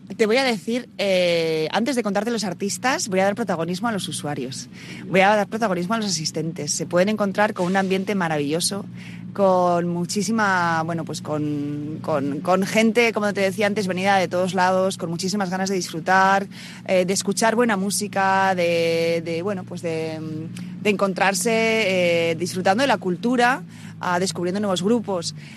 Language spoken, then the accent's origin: Spanish; Basque Country, Spain; Aquí, como buenos vascos, cuidamos mucho la oferta gastronómica